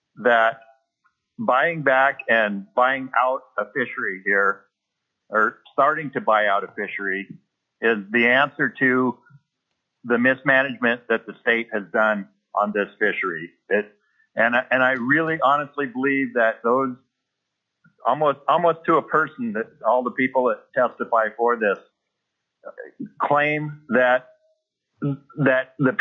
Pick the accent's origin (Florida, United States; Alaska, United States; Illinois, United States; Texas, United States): Alaska, United States; Ninilchik; I'm from the Nilchik. I've lived here my whole life and fished almost all my whole life.